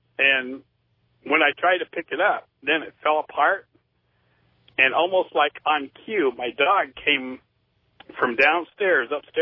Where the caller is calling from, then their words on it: Sioux Falls, South Dakota, United States; from Sioux Falls.